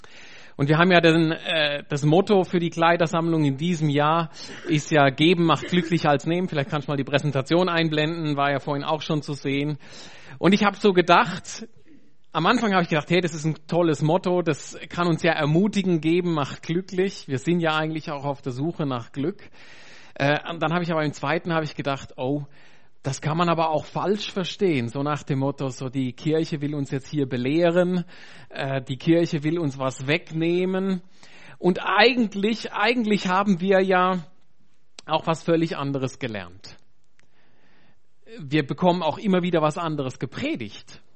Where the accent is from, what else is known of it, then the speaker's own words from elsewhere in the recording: Germany; moved away as an adult; now in Switzerland; 38 Jahre alt, lebe seit 2005 in der Schweiz. Aber wie man unschwer hört, bin ich aus Deutschland ursprünglich. Ich bin inzwischen aber auch Schweizer geworden, denn ich bin mit einer Schweizerin verheiratet. Und bin froh, hier in der Höfe zu leben